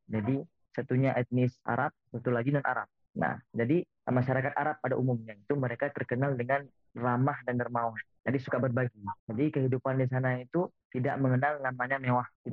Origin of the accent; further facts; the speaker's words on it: Aceh, Indonesia; moved away as an adult; now in Sudan; asal dari Aceh, tepatnya di Aceh Besar. Saya kuliah di Sudan